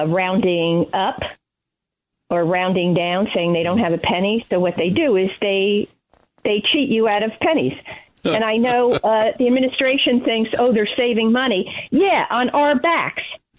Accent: New Jersey, United States; Yeah, I'm from Jersey, buddy.

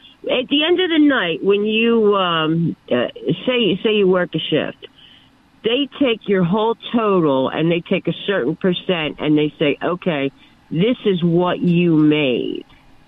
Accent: Philadelphia, Pennsylvania, United States; now in Mount Laurel, United States; Because we moved to the country, to Mount Laurel, New Jersey, which is no more country than Chicago, probably. But if you're from Philly, it's the country.

